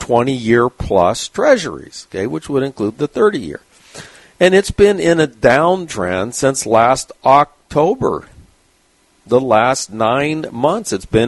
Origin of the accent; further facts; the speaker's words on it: San Diego, California, United States; So I enjoyed it because the Navy, I'm from San Diego. My father was in the Navy in World War II.